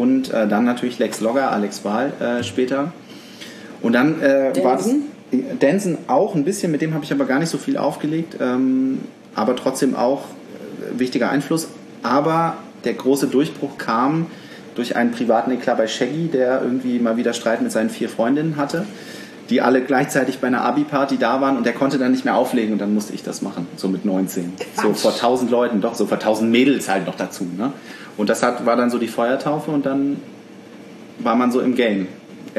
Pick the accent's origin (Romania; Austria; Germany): Germany; Fulda, Hesse; Ich bin Fulda, also ich bin in Fulda aufgewachsen.